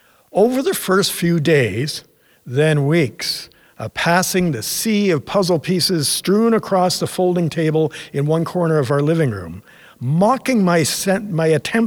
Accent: Ontario, Canada; like most boys growing up in Northern Ontario, although my normal default setting was racing about and exploring the outdoors, canoeing and fishing in the summer, and hockey in the winter

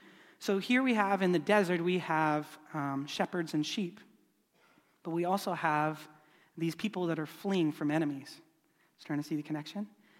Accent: Salmon Arm, British Columbia, Canada; also born or lived in Olds, Alberta; I grew up in Salmon Arm, but before that, when I was in elementary school, we lived in Olds, Alberta.

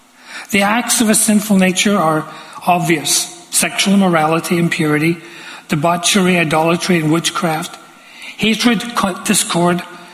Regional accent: Glasgow, Scotland, United Kingdom; When I was around 5, growing up in Glasgow, I suffered the normal range of children's diseases.

